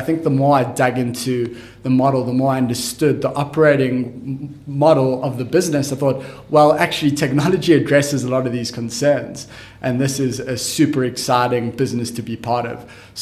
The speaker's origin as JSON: {"language": "English", "country": "South Africa", "said": "It was really a unique opportunity to be part of this global tech company in my home country"}